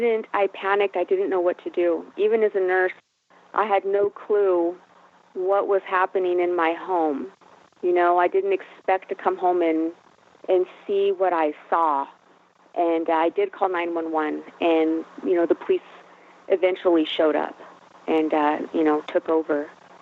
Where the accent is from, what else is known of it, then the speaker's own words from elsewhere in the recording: Buena Park, California, United States; I grew up in Orange County. I grew up in Buena Park, born and raised there till I was 14 years old. I went to school out there.